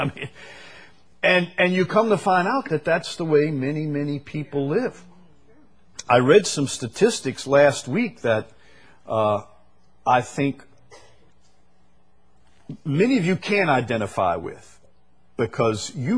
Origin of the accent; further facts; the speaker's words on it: Louisiana, United States; I grew up down in St. Bernard Parish. I remember as a kid living in a tract house, no air conditioning.